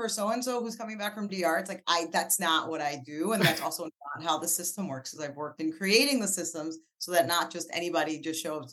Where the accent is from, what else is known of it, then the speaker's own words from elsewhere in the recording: New Jersey, United States; also born or lived in New York; Beyond being Dominican, I am from New Jersey, although I was born in New York in Harlem Hospital. I've been in Jersey since I was two. In Hudson County specifically